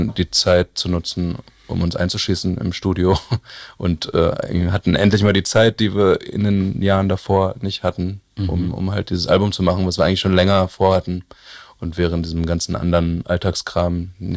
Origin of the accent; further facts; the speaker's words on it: Hagen, North Rhine-Westphalia, Germany; born there; ich bin in Hagen geboren.